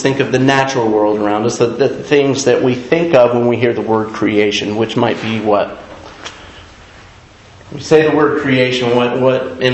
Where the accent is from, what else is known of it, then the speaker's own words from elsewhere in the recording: Georgia, United States; I grew up in Georgia. Lots of hills and pine trees. Like, that's Georgia. Hills, pine trees.